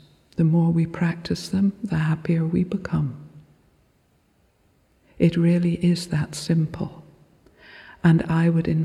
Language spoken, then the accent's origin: English; Northern Ireland, United Kingdom; I'm from Northern Ireland, and growing up, there was no option to practice Kadampa Buddhism in Northern Ireland.